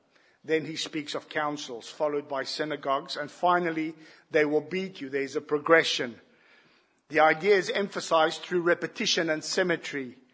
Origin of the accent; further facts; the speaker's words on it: South Africa; Unfortunately, being South African, I do not suffer from the 11th commandment.